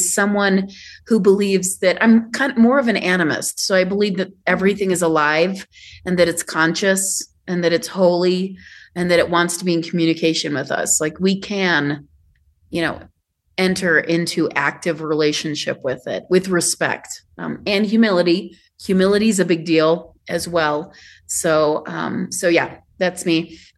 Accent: Midwest, United States; I grew up in the Midwest and we like our stories about fences and forests

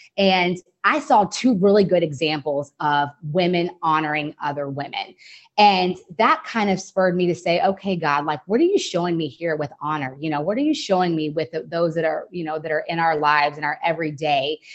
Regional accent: Texas, United States; now in San Francisco, United States; You know, I'm originally from Texas, so I always got to shout that out. Texas girl

